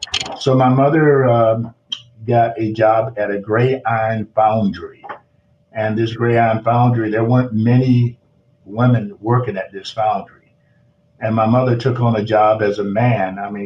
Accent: Portal, Georgia, United States; I grew up in South Georgia, a little town called Portal, Georgia. Probably 60 miles from the coast from Savannah. And we were farmers.

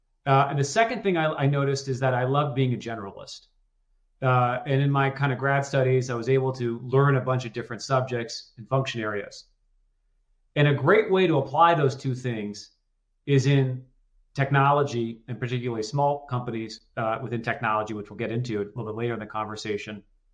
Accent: New York City, New York, United States; I grew up in New York City, where finance is, you know, obviously very prevalent.

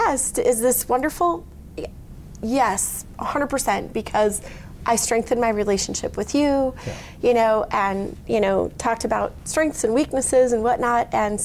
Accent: St. Cloud, Minnesota, United States; You know, I'm from St. Cloud, Minnesota.

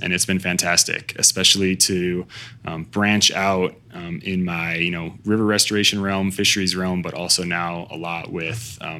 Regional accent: Minnesota, United States; Yeah, so, you know, originally I'm from Minnesota.

